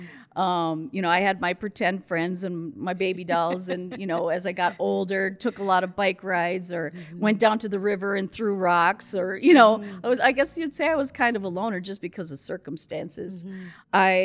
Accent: Rochester, Minnesota, United States; So I was born in Rochester, Minnesota. I'm the fifth of five children.

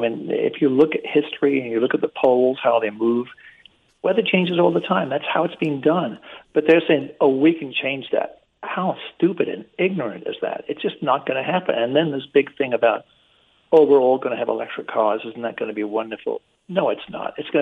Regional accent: United Kingdom; born there; moved away; I'm British by birth, and even though I haven't lived in America, I haven't lived in the UK for like 60 years

